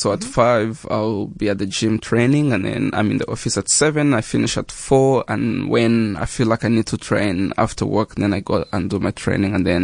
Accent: South Africa; not that I come from South Africa, that I have to give back to South Africa

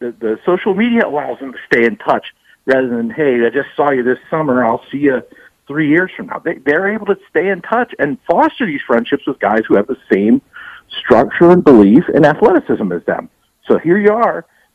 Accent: Pennsylvania, United States; I grew up in Pennsylvania, maybe they knew some guys from Ohio in the Big 33 game

